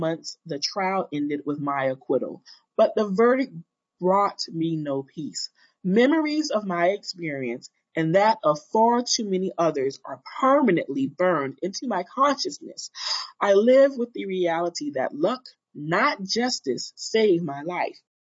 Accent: New York City, New York, United States; As a young Black girl growing up in the Bronx, New York, I have lived this horrifying reality many times.

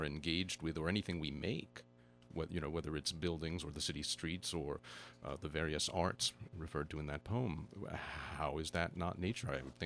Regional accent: Brooklyn, New York, United States; But maybe that's just because I'm from Brooklyn, you know, so concrete seems natural to me.

